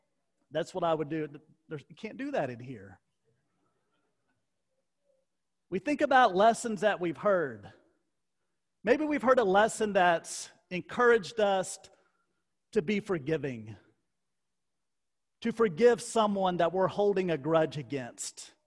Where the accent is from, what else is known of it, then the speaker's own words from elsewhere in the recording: Temple, Texas, United States; When I was growing up in Temple, we had those lights that had the shield over it